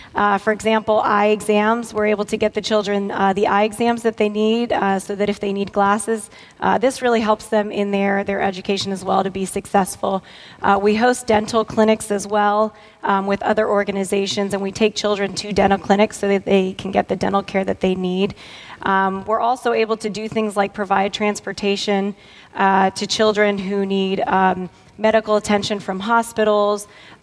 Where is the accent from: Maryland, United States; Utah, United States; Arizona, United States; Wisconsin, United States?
Maryland, United States; Catonsville; moved away as an adult; now in Guatemala; I grew up in Catonsville, close to here, and graduated from Towson University.